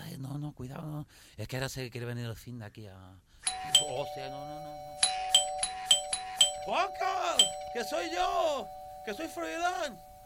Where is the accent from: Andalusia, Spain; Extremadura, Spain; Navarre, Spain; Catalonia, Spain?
Andalusia, Spain; moved away; Yo salí de Andalucía, pero de Andalucía no salí de mí.